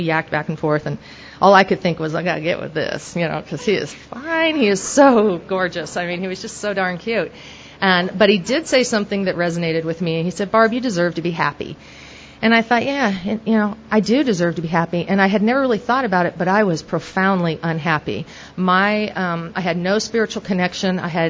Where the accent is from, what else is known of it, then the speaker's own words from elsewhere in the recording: Oregon, United States; I'm from Oregon, you know, and I just wanted to learn how to surf.